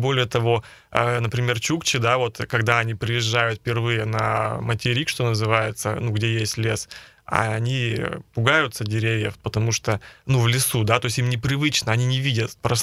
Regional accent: Gremyachinsk, Perm Krai, Russia; Для меня, я вырос в Гремячинске, это, по сути, горстка домов в тайге, поэтому тайга для меня всегда, вот лес был, как можно сказать, как дом, да.

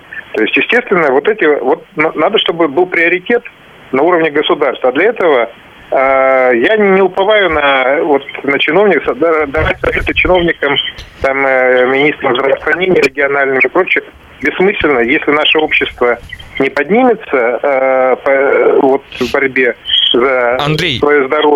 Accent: Izhevsk, Udmurtia, Russia; Я вот по Ижевску, то есть это мой родной город, сужу.

